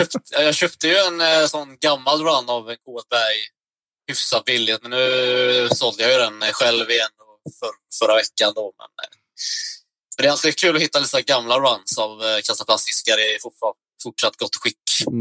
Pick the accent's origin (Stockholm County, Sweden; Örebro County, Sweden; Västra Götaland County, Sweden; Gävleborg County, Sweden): Örebro County, Sweden; Örebro; moved away; när jag först började spela discgolf där hemma i Örebro